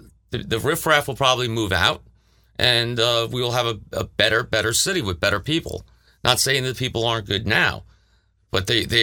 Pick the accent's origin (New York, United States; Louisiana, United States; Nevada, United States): New York, United States; Long Island; I mean, considering that I'm from Long Island, I'm used to more thriving towns or more thriving cities. Well, New York City, of course, but I was not a New York City guy.